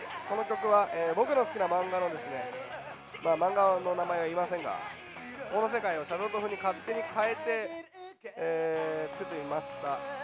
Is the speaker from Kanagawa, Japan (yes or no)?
yes; Yokohama, Kanagawa, Japan; 僕たち全員横浜生まれの横浜育ちなので